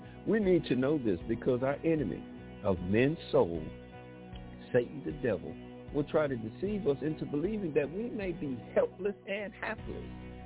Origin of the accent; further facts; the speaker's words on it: Detroit, Michigan, United States; Here is another man of God from my hometown, Detroit, Michigan